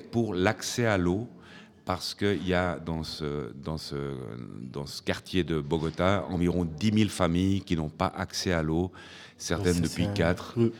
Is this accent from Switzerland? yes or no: yes; Fribourg, Switzerland; Je suis suisse, je suis fribourgeois.